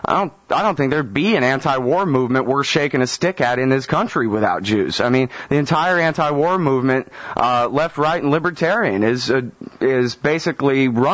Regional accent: Texas, United States; I mean, you know, it's funny enough. I'm from Texas

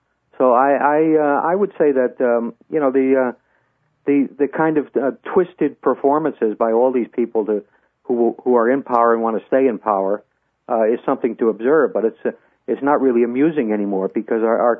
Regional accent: United States; I'm an American like you, and I believe our country is the best in the world in many ways

